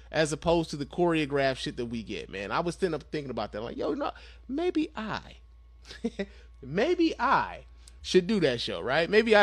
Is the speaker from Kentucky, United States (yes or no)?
no; Chicago, Illinois, United States; I'm from Chicago. What do you want from me, right?